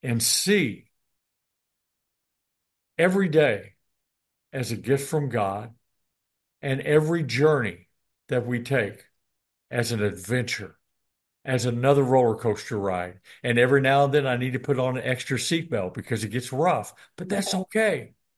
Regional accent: Illinois, United States; now in Houston, United States; I am from Southern Illinois

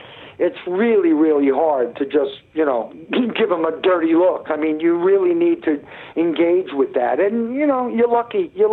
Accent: New York, United States; You could set your watch by them when I grew up in New York.

